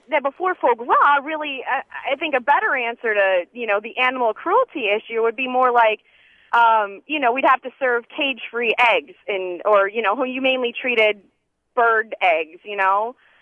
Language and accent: English; Chicago, Illinois, United States; Well, I'm from Chicago, and I'm a vegetarian.